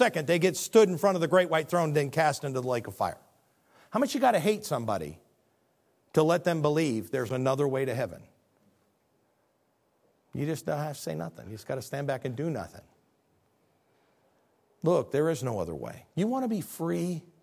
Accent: Spring Valley, Illinois, United States; born there; But you remember, I was born in Spring Valley, Illinois.

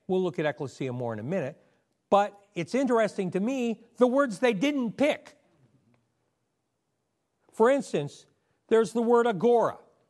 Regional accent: Midwest, United States; Okay, I'm from the Midwest. How many Midwesterners we have here?

